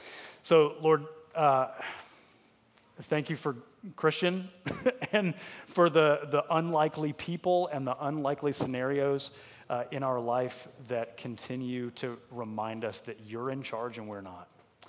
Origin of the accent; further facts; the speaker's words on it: Atlanta, Georgia, United States; he actually lived in a couple neighborhoods or a couple cities over from where I grew up in North Atlanta.